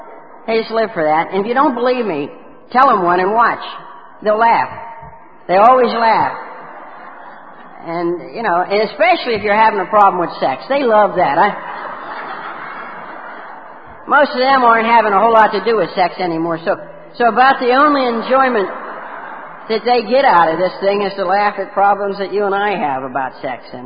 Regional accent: Martins Ferry, Ohio, United States; And I'm Irish. I won't tell you what church I went to. Give you a hint, bingo. And I was born and raised in the Ohio Valley, just south of Pittsburgh, in a little town called Martins Ferry, Ohio.

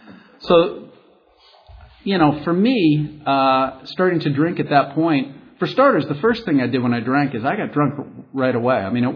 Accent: Rochester, New York, United States; I was raised in Rochester, New York, and no toilet training issues

